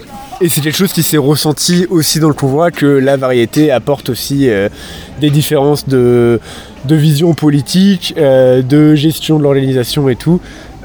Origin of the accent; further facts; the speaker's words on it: Lyon, Auvergne-Rhône-Alpes, France; Moi, de base, je viens de Lyon.